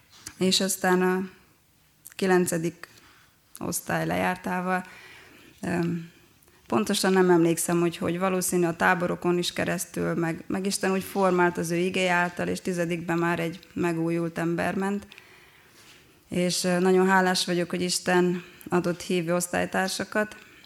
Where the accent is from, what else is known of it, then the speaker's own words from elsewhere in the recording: Arad, Arad County, Romania; also born or lived in Oradea; Aradon születtem, ott nőttem fel. Elkerültem Nagyváradra, tanítóképzőbe.